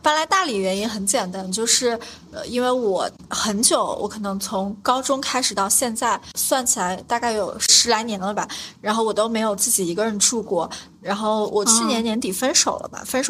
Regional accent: Xi'an, Shaanxi, China; now in Dali, China; 就我当时在我的那个 list 上面有西安，我的老家

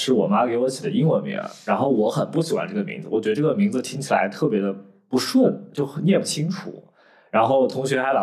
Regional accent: Anhui, China; now in Shanghai, China; 因为我不是上海本地人嘛，我是安徽人

